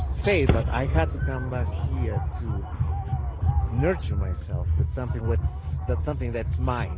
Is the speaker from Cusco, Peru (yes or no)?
yes; Cusco, Peru; moved away as an adult; now in United States; I grew up in Cusco. I lived there my first 20 years, and then I moved to the States and went to college in the States, and I work in the States.